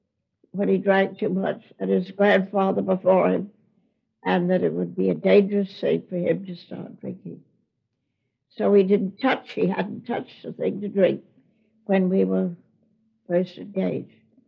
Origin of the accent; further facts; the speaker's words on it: Brooklyn, New York, United States; born there; Well, I was born in Brooklyn on Clinton Street, which is on Brooklyn Heights, on March 4th, 1891.